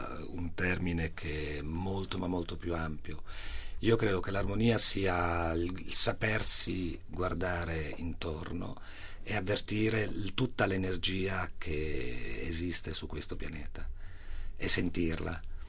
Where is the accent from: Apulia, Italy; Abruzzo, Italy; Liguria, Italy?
Liguria, Italy; Genoa; Io sono cresciuto a Genova, frequentavo l'oratorio, frequentavo la chiesa